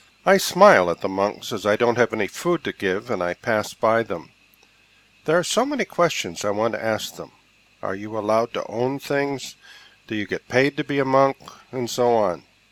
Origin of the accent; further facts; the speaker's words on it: Norway; English is a second language; even in my home country, Norway, where it doesn't hold such importance.